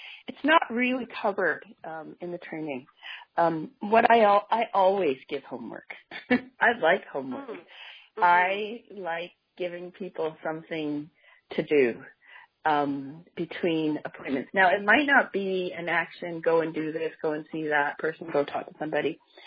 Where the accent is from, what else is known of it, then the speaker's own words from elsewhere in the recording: Canada; this is Group A. A. I love Group A. I'm Canadian, A.